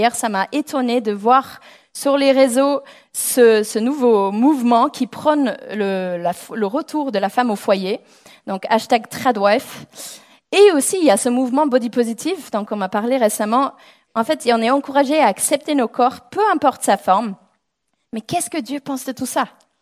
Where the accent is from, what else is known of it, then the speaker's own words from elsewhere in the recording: England, United Kingdom; French is a second language; Donc, je suis anglaise, si vous n'entendez pas mon accent.